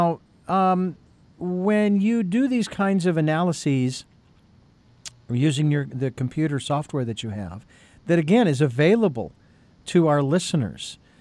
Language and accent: English; Phoenix, Arizona, United States; especially I grew up in Phoenix, Arizona, and we went through a phase where we had a gentleman running for governor